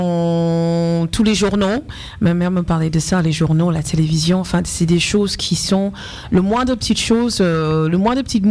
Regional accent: United States; le fait que je suis américaine

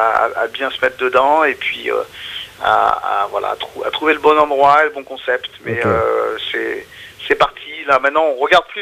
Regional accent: Toulouse, Occitanie, France; À Toulouse, parce que, bon, on est de Toulouse, donc...

